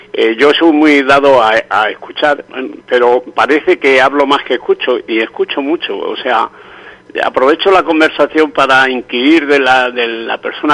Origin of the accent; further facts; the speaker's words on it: Mojácar, Andalusia, Spain; voy a dejar de escribir de mi pueblo, ya lo anuncio desde ahora. Pero antes de eso voy a contar lo que pienso hacer, porque me voy a hacer después de despedirme. Y me voy a despedir con una serie sobre mis preocupaciones en la Mojácar actual